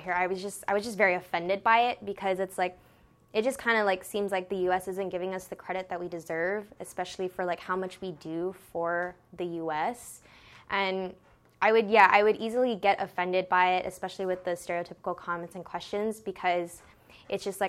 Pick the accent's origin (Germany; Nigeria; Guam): Guam; Yeah, once I say I'm from Guam